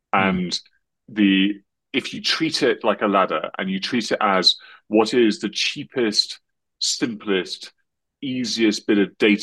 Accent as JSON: {"language": "English", "country": "United Kingdom", "said": "but as a Brit, you can't advertise."}